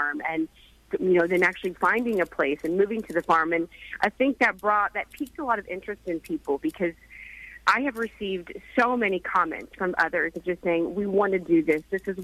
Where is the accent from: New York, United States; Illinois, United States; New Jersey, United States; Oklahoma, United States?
Oklahoma, United States; And I was personally born and raised in Oklahoma on a farm.